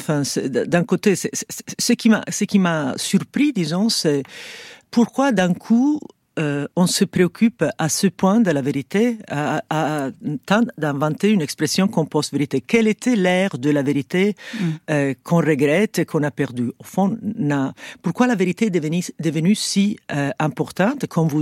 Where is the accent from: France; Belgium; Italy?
Italy; French is a second language; Enfin, moi, je viens de l'Italie, comme on peut entendre.